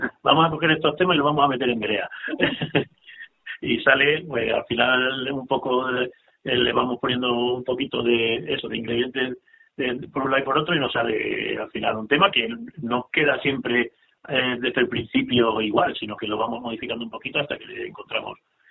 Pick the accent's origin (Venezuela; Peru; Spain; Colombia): Spain; Cáceres, Extremadura; Yo soy de Cáceres, entonces tengo que también hacer la publicidad.